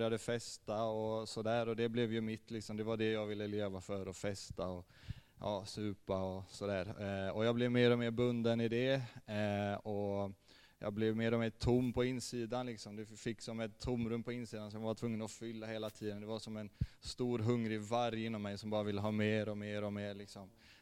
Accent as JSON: {"language": "Swedish", "town": "Ljungskile", "region": "Västra Götaland County", "country": "Sweden", "said": "Jag är 25 år gammal. Jag kommer från Ljungskile. Och ja, jag kommer också från ett kristet hem kan man säga."}